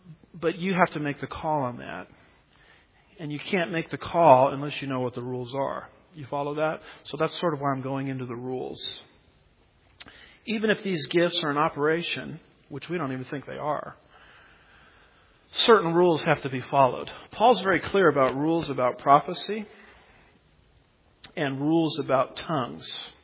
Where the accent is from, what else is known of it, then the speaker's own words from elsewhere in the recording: California, United States; I grew up in the Orange County area where the Calvary Chapel movement, the Jesus movement, you know, started.